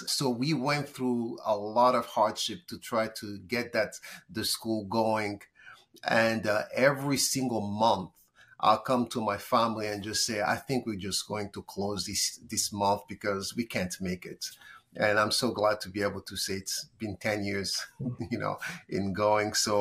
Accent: DR Congo; I'm originally from the Congo, and the Congo is very vast.

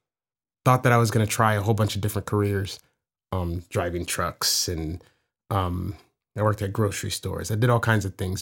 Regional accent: Oceanside, California, United States; I moved to Oceanside when I was 3.

